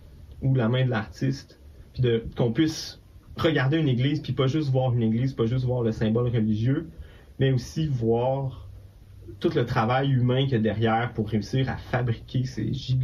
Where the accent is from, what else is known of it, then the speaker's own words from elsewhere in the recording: Quebec, Canada; qui m'appartient aussi en tant que Québécois